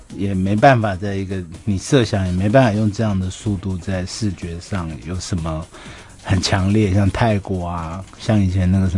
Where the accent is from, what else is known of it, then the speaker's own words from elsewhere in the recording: Taiwan; 所以我们台湾人出现之后